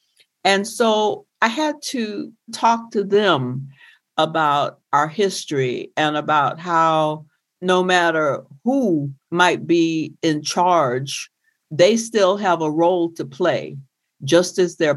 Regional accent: Deep South, United States; You know, I grew up in the Deep South. But when I got to New York and other places in the North

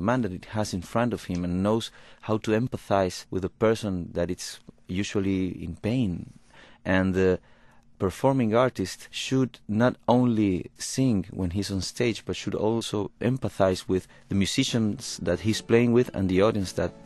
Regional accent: Uruguay; My father was born in Germany, in Berlin, and he escaped the World War II, and I was raised in Uruguay

